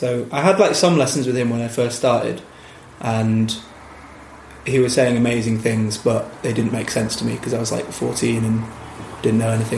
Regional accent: Manchester, North West England, United Kingdom; I'm from Manchester, which is how we know each other, right?

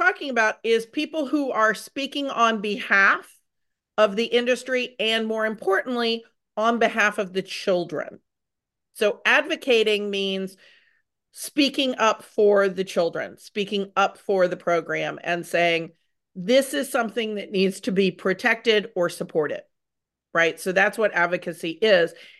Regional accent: Texas, United States; I grew up here in Texas, so I'm used to part-time legislators.

